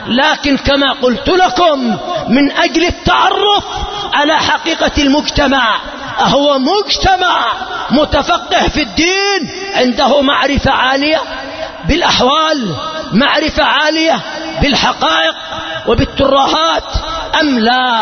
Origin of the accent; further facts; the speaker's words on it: Yemen; وهكذا حصل عندنا في اليمن قبل أكثر من 60 سنة أنه أشيع في اليمن أن الجن قد تفلتوا